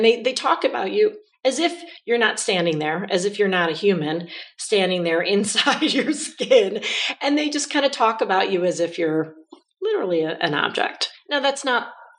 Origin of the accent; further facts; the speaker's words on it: Chicago, Illinois, United States; So growing up in Chicago, I grew up in the city.